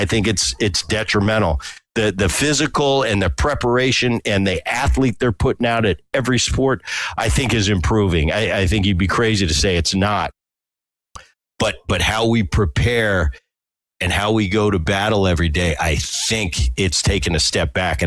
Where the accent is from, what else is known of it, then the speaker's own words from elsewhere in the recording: New Jersey, United States; But when I was a kid, I grew up in New Jersey.